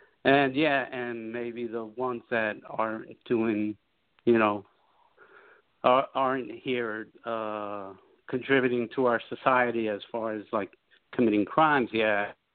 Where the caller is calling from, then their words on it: West New York, New Jersey, United States; I'm calling from the West New York area.